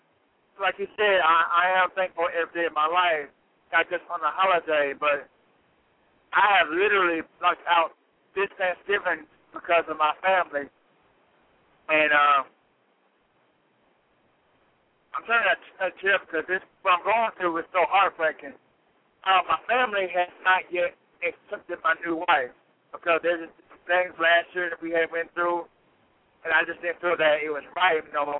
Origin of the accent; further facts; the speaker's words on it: Little Rock, Arkansas, United States; now in Ypsilanti, United States; I'm from Little Rock.